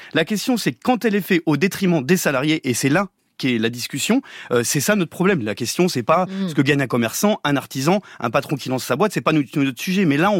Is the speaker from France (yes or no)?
yes; Auvergne-Rhône-Alpes, France; Moi, je viens d'Auvergne